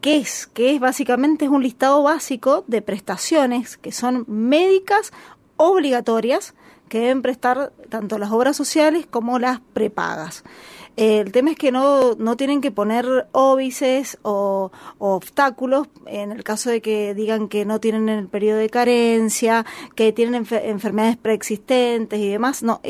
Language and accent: Spanish; Argentina; todas las prestaciones que tenemos el derecho como ciudadanos argentinos